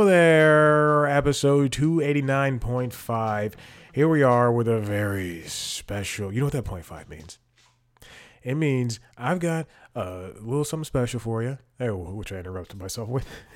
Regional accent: Atlanta, Georgia, United States; I'm from Atlanta, so we compared what we were able to eat.

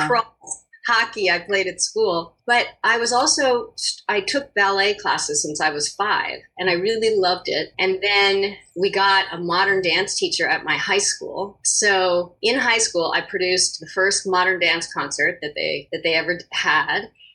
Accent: Baltimore, Maryland, United States; I grew up in Roland Park, and yeah, I went to school right there. Mm-hmm. I went to Calvert School, I went to Roland Park Country School, lived in Roland Park.

